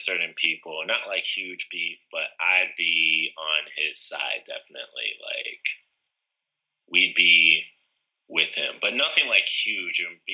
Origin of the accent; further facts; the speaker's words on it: Chicago, Illinois, United States; I've gone out of my way many times to defend … You're, and I'm from Chicago, so I have